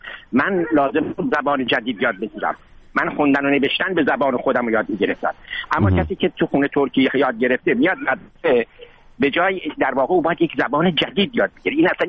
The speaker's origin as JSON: {"language": "Persian", "town": "Shiraz", "region": "Fars", "country": "Iran", "said": "من چون فارسم، من شیرازیم، عضو هیچ گروهی هم نیستم، بنابراین تجزیه طلب هم نیستم."}